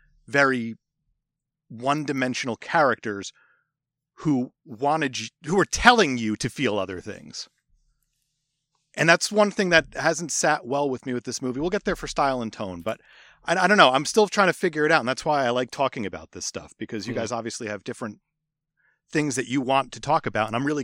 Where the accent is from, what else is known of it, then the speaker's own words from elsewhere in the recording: New Jersey, United States; I'm from Jersey. I just call everyone guys.